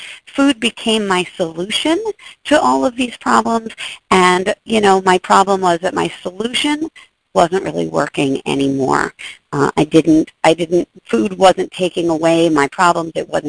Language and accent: English; New York, United States; I'm a New Yorker, and I lived through 9/11 abstinently.